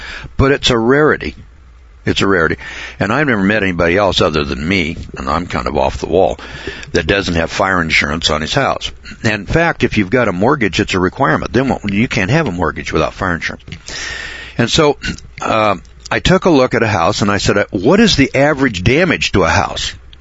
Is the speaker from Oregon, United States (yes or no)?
no; Boise, Idaho, United States; Now, I'm from Boise, Idaho